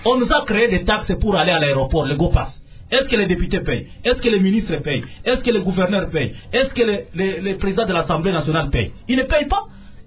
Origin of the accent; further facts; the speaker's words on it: Lubumbashi, Haut-Katanga, DR Congo; Je viens de Lubumbashi.